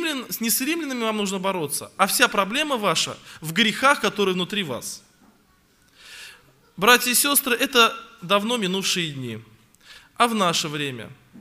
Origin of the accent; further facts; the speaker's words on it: Yeysk, Krasnodar Krai, Russia; Я приехал из России, Краснодарский край, город Ейск.